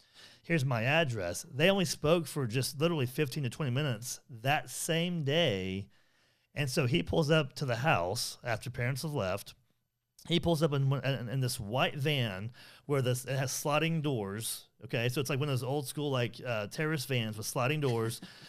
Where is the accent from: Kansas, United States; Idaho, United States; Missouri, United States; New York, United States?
Idaho, United States; Didn't want to tell them that I was actually from Idaho.